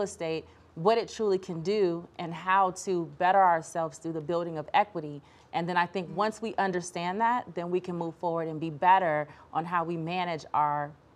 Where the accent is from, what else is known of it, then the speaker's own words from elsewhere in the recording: Los Angeles, California, United States; We grew up in South Central LA. So I was a latchkey.